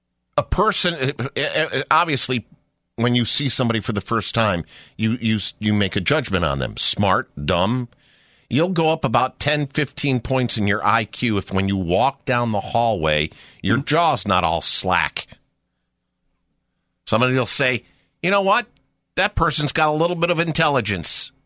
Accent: Northeast, United States; Man, I remember as a kid growing up in the Northeast, the chipmunks all over the place.

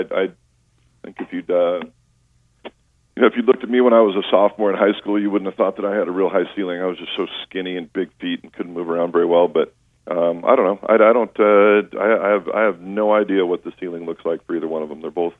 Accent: Walla Walla, Washington, United States; Number one, I went back to Walla Walla, which is my hometown. And so I had some advantages just because I grew up there.

